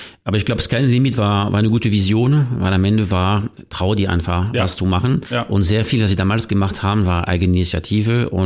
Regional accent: France; now in Germany; Also allgemein, erstmal ist als Franzose in Deutschland besonders einfach, weil wir

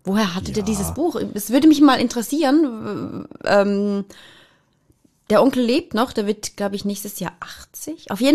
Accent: Eastern Switzerland, Switzerland; Und das geht bei uns in der Ostschweiz, das geht einfach nicht, nein.

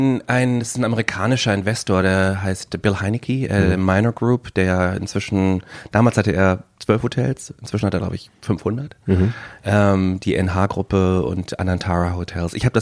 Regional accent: Hamburg, Germany; born there; also born or lived in St. Peter-Ording, Germany; Ich bin gebürtiger Hamburger

